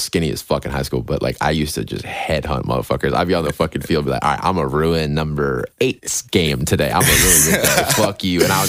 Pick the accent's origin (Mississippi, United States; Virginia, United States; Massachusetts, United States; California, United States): Virginia, United States; Fairfax; also born or lived in Alexandria / Loudoun County; So I'm born in like Alexandria, which is like right outside of DC. I grew up in Fairfax, and then I moved to Loudoun County when I was like fourth or fifth grade.